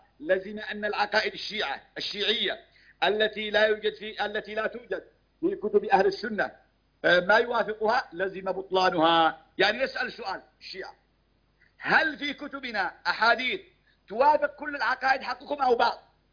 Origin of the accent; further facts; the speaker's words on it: Yemen; وعندنا في اليمن